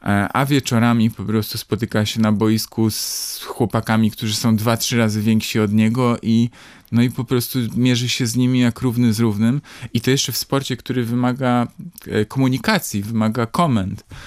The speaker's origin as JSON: {"language": "Polish", "town": "Tricity", "region": "Pomeranian Voivodeship", "country": "Poland", "said": "My się z Bartoszem Kowalskim znaliśmy w zasadzie prywatnie, no bo jesteśmy obydwaj z Trójmiasta, jesteśmy w podobnym wieku"}